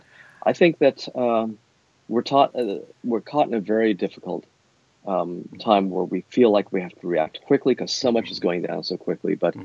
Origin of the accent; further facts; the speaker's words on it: California, United States; I grew up in the East Bay and I went to Berkeley